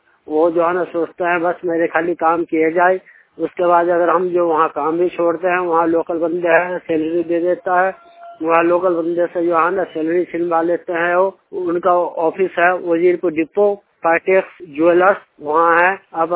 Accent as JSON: {"language": "Hindi", "town": "Madhubani", "region": "Bihar", "country": "India", "said": "मैं बिहार का रहने वाला हूँ। … मधुबनी डिस्ट्रिक्ट का हूँ मैं।"}